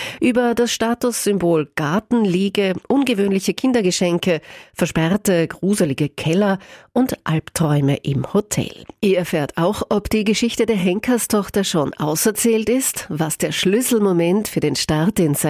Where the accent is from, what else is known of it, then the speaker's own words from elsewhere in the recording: Graz, Styria, Austria; in meiner Heimatstadt Graz